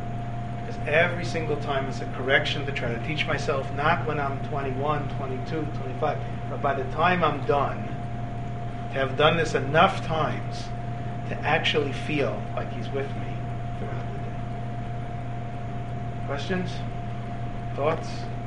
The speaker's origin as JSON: {"language": "English", "town": "Bronx", "region": "New York", "country": "United States", "tie": "born or raised there", "said": "And I grew up in the Bronx, so it was like a really big deal."}